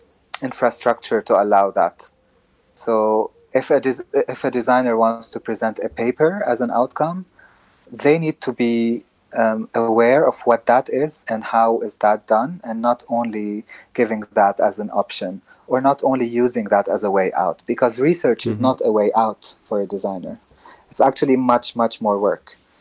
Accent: Lebanon; So I come from Lebanon

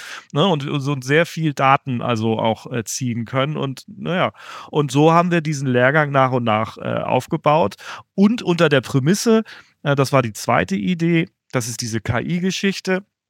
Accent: Northern Germany, Germany; Ja, das als Norddeutscher. Wir haben völlig den falschen Ruf.

